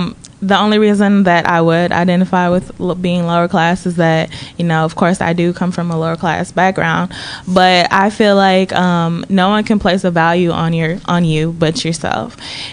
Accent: United States; Growing up in America, the school education system is not very informative about African history.

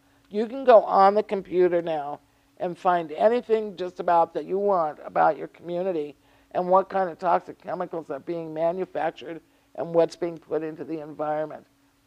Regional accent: Minnesota, United States; community in South Central Minneapolis is the poorest and most culturally diverse neighborhood in my home state.

